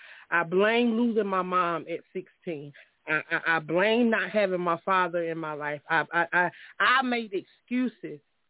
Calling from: Myrtle Beach, South Carolina, United States; calling from Myrtle Beach.

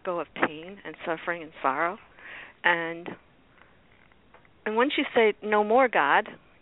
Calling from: Miami, Florida, United States; I'm from Miami.

